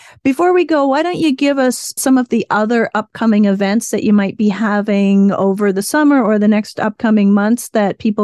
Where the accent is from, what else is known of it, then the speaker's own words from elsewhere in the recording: Canada; I was born in Canada, grew up in Canada, but I do not do cold water.